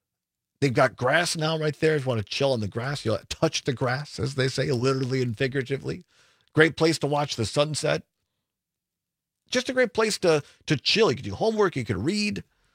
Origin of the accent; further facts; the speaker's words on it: Richland Center, Wisconsin, United States; now in Madison, United States; I grew up in Richland Center, as most listeners know. I've been in Madison now fully probably half of my life, almost around 25 years.